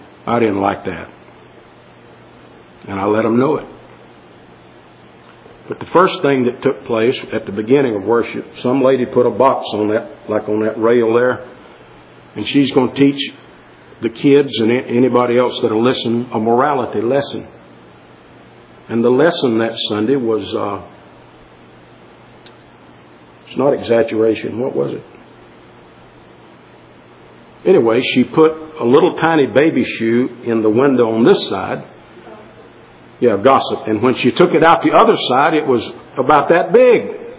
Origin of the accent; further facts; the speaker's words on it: North Carolina, United States; I told you about the time down at the church we were born and raised in Sampson County, and this was in 2006, maybe June or July.